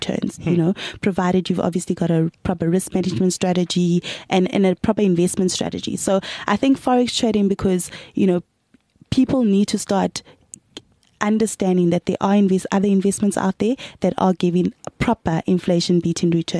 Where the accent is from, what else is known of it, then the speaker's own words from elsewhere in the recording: Gauteng, South Africa; I grew up in the East Rand.